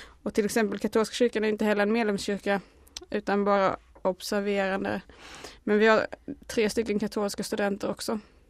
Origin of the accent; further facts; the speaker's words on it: Småland, Sweden; teologistuderande från Uppsala och prästkandidat för Skara stift, men jag kommer från Småland.